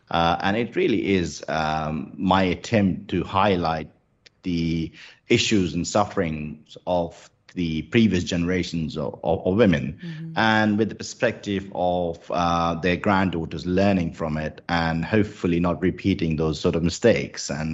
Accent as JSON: {"language": "English", "region": "Rajasthan", "country": "India", "tie": "born or raised there", "said": "I grew up in Rajasthan, which is, as you may know, it's a desert state."}